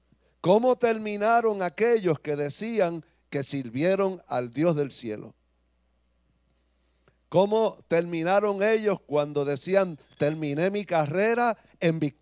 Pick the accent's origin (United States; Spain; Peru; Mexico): United States; New York; born there; Yo nací en Nueva York, soy americano por nacimiento.